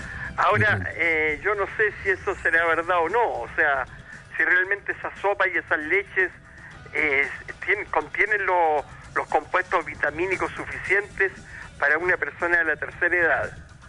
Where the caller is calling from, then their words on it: Providencia, Santiago Metropolitan, Chile; De Providencia.